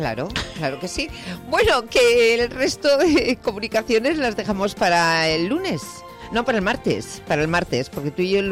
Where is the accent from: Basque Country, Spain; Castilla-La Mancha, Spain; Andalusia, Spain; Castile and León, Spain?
Basque Country, Spain; Bilbao; De Bilbao y siempre llovía.